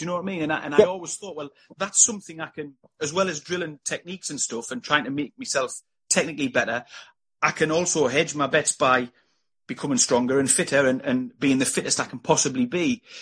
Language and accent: English; Sunderland, North East England, United Kingdom; a sports science course, a university degree course in Sunderland in my hometown.